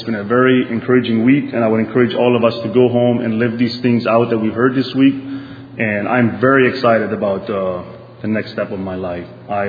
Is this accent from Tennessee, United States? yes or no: no; Ephrata, Pennsylvania, United States; I'm from Ephrata, Pennsylvania here, locally.